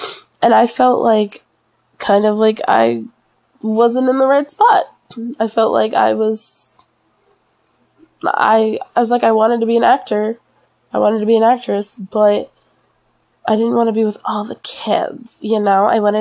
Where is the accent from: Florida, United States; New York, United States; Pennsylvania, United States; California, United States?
Florida, United States; Where I grew up in Florida, it was like every other business was an acting studio